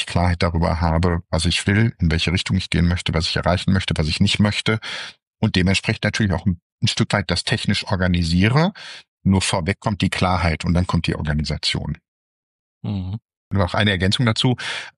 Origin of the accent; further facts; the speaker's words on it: Essen, North Rhine-Westphalia, Germany; herzliche Grüße aus meiner Heimatstadt Essen, der wunderschönsten Stadt im Ruhrgebiet